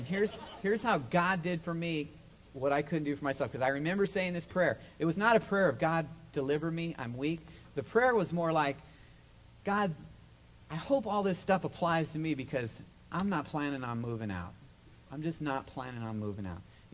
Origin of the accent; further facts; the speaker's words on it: Nebraska, United States; Now, first of all, I'm from Nebraska, okay? That I know of, we don't have witches